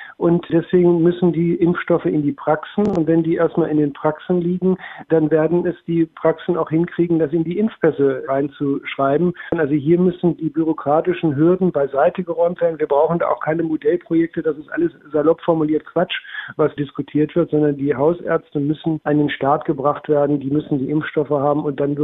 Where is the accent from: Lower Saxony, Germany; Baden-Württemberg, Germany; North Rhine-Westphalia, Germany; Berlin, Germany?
Lower Saxony, Germany; ich komme aus dem Landkreis Northeim